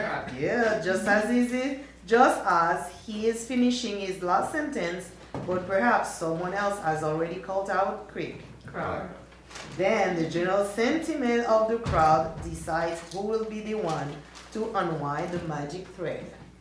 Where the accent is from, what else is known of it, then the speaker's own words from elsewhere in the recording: Haiti; now in Chicago, United States; I am from Haiti. I am currently living in Chicago. Tonight, I would like to share with you the stories that I grew up with.